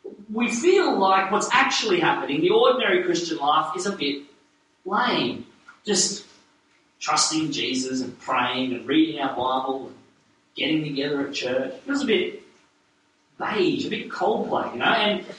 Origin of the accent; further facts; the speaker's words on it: New South Wales, Australia; I grew up on the Central Coast. Yes. I grew up on the Central Coast, which Toby said earlier, and my family's still up there.